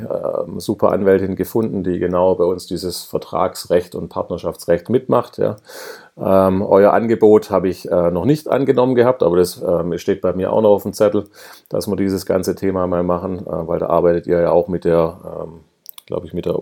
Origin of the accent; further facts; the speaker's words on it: Swabia, Germany; weil ich bin ja Schwabe, ja. und wir Schwaben.